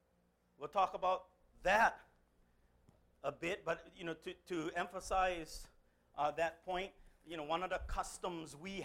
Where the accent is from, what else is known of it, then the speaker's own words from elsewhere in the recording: Hawaii, United States; I was born in Hawaii and raised in a time where I remember the plantation.